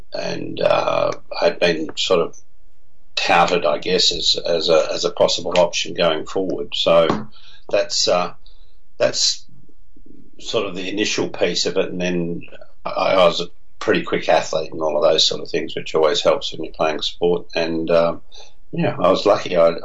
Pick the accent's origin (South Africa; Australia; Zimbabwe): Australia; Kalgoorlie, Western Australia; when I came from Kalgoorlie to Perth